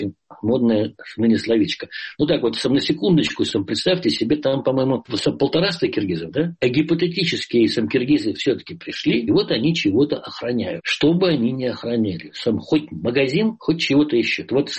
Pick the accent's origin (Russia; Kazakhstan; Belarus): Kazakhstan; Да и вообще мы, казахи, сам хотим жить, как минимум, где-то в полуевропе.